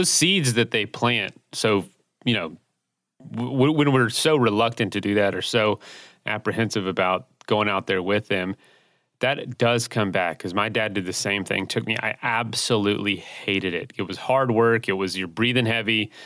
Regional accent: Florida, United States; I born and raised in Florida, so I kind of know what it's like to be close to the coast at all times

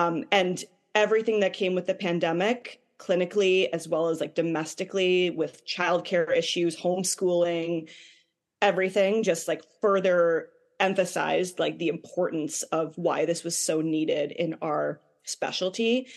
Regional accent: Massachusetts, United States; So a little bit about my background. I grew up in the Boston area.

